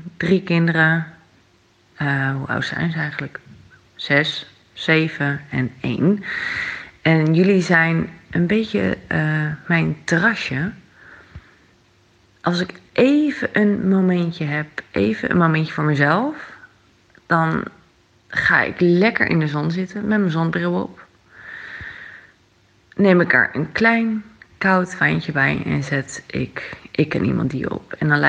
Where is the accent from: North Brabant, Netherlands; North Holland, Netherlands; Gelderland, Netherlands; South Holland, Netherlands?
Gelderland, Netherlands; Nunspeet; ik kom uit Nunspeet.